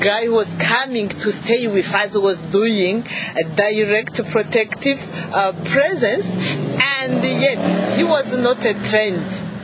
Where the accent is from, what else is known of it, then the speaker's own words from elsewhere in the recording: Burundi; I'm from Burundi, the National Coordinator of Quaker Peace Network Burundi.